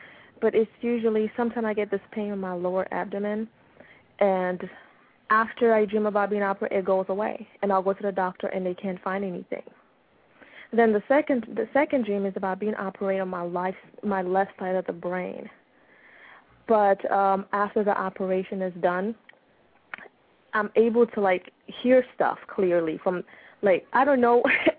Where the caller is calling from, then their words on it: Florida, United States; I'm calling from Florida.